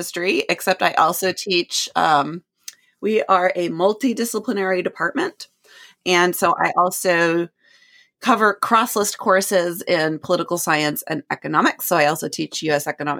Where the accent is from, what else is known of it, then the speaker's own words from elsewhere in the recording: Vermont, United States; So I grew up in Vermont.